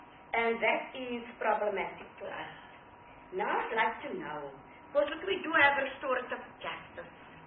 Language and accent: English; Port Elizabeth, Eastern Cape, South Africa; like I come from Port Elizabeth.